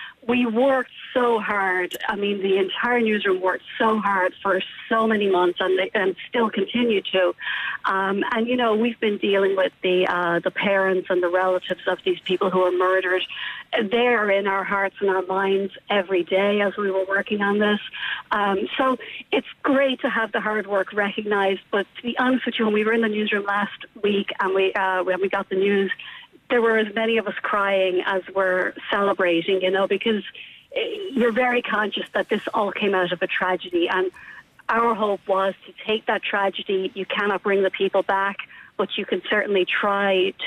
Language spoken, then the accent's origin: English; Ballymun, County Dublin, Ireland; now in United States; I grew up in Ballymun, and I have to give very great credit to my family